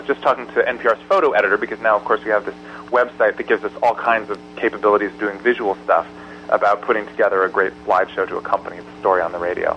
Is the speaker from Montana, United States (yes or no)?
no; Portland, Oregon, United States; They're a band from my hometown of Portland, Oregon.